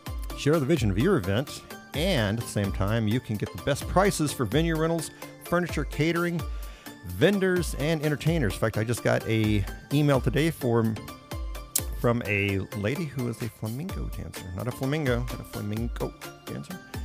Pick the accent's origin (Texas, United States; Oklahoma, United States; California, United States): Texas, United States; Lubbock; But I grew up in Lubbock and Dallas was just a little more than a click away.